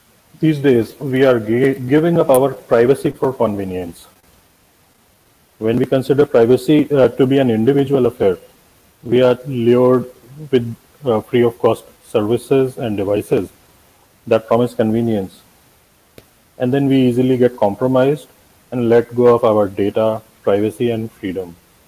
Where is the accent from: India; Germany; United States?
India; I'm from India.